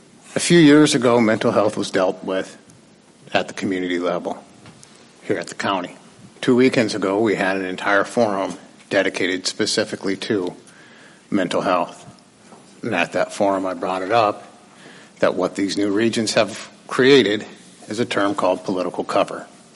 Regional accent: Carroll, Iowa, United States; I come from Western Iowa. I come from Carroll.

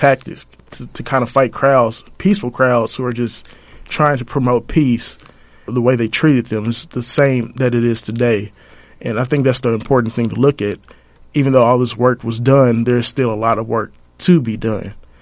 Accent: Kansas City, Missouri, United States; And especially back home for me, I'm from Kansas City, Missouri.

